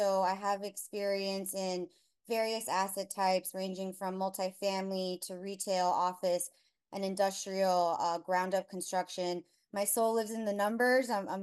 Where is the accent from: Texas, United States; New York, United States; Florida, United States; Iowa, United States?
Florida, United States; Hialeah; Yes, I actually grew up in Hialeah and I've lived in Pembroke Pines, now Sunrise, Florida by the Sawgrass Mills Mall.